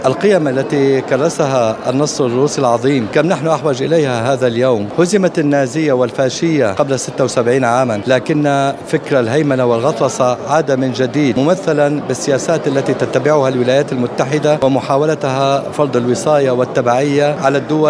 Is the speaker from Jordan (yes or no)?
no; Syria; من الطبيعي أن نحتفل كسوريين وأن نشارك أصدقائنا في روسيا الاتحادية